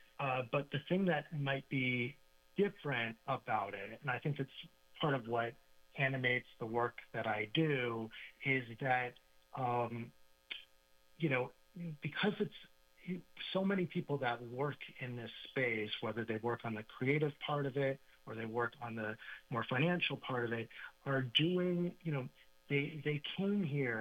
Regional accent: Los Angeles, California, United States; I'm from Los Angeles originally.

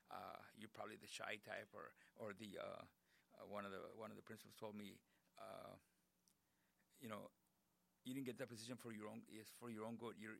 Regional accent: Crystal City, Texas, United States; also born or lived in Laredo; I was born in Laredo, Texas, 1952, and raised in Crystal City, Texas, which is about 90 miles north of Laredo.

